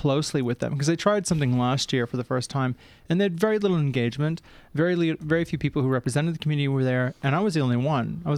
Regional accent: Melton, Victoria, Australia; My hometown is in Melton.

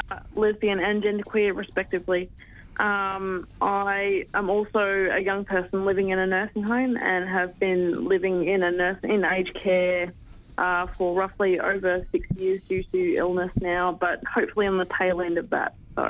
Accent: Ballarat, Victoria, Australia; now in Geelong, Australia; So I'm from Geelong. I'm originally actually from Ballarat as well. I was born in Bryn, Ballarat. So I guess that transition from Ballarat to Geelong, that was a pretty significant move for me

